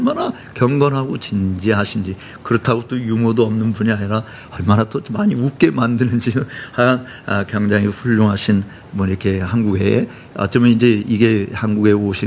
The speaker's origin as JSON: {"language": "Korean", "country": "South Korea", "said": "저 한국에서 왔다."}